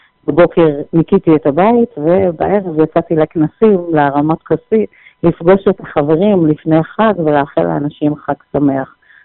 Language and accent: Hebrew; Jerusalem, Jerusalem District, Israel; אני נולדתי פה בארץ, ומצות יהודה בירושלים היו ממש בקרבת הבית שלי